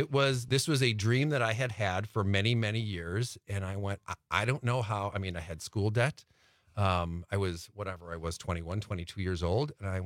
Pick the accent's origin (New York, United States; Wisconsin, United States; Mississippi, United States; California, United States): Wisconsin, United States; Milwaukee; I come from the Milwaukee area and worked at WTMJ TV for over 2 decades.